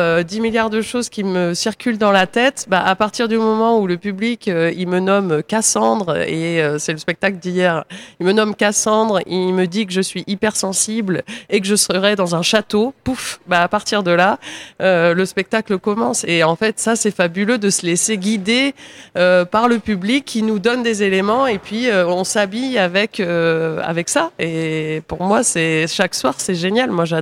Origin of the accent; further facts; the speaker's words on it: Marseille, Provence-Alpes-Côte d'Azur, France; Si, ça a du bon. Je suis Marseillaise.